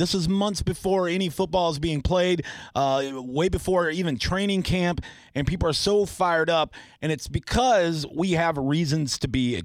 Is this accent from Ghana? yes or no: no; Tampa, Florida, United States; born or raised there